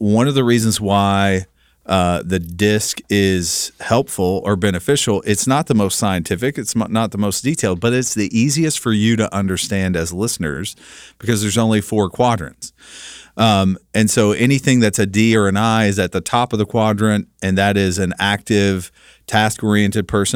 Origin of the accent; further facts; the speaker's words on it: Kentucky, United States; Right, so I'm from Kentucky.